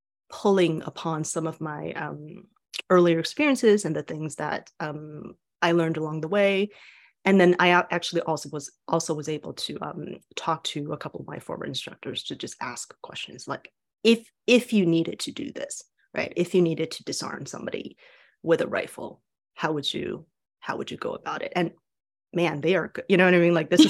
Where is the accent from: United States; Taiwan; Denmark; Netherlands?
Taiwan; So like I was born and raised in Taiwan.